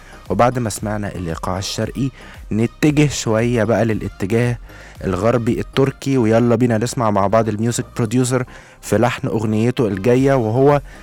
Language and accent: Arabic; Alexandria, Alexandria Governorate, Egypt; وبنسترجع ذكرياتنا وطفولتنا وقعدتنا في الاسكندرية الساحرة